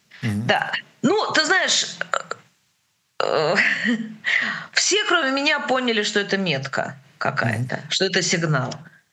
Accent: Kharkiv, Kharkiv Oblast, Ukraine; born there; А я родилась в Украине, в Харькове.

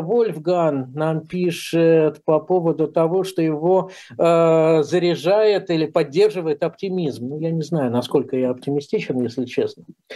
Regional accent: Saint Petersburg, Russia; Понятно, что я из Петербурга, и мне важно тоже то, что там происходит.

